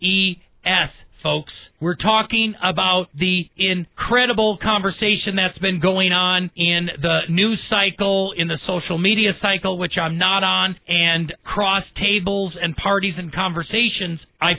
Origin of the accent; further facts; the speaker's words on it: Wisconsin, United States; now in Colorado, United States; I was raised in Wisconsin, but I've been transplanted and now transformed since 1996.